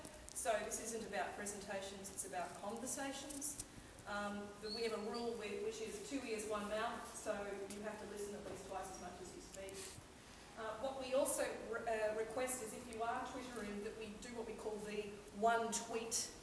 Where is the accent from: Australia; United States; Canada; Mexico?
Australia; accent: Australian; apologies for the accent, I'm Australian.